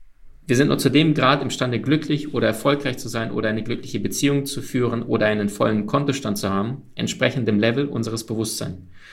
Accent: Ukraine; Wir sind beide in der Ukraine im Rattenloch aufgewachsen. Wir hatten Mangel, Armut.

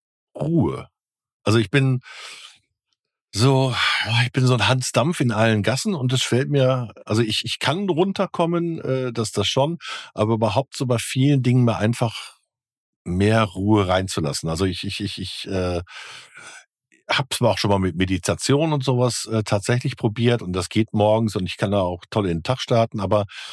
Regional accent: North Rhine-Westphalia, Germany; ich komme ja aus dem Ruhrpott

